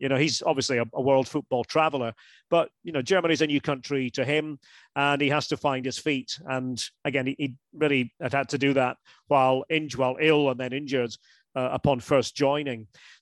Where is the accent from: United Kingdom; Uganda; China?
United Kingdom; Scotland; as a Scot